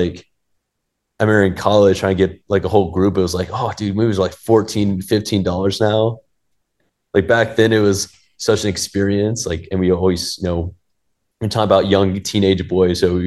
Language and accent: English; Hendersonville, North Carolina, United States; So I originally grew up in Hendersonville, North Carolina, the Blue Ridge Mountains, right outside Asheville.